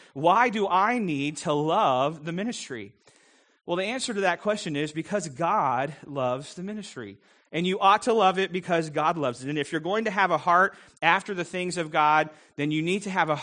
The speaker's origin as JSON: {"language": "English", "town": "Ponca City", "region": "Oklahoma", "country": "United States", "tie": "born there", "said": "I was born in Ponca City, Oklahoma"}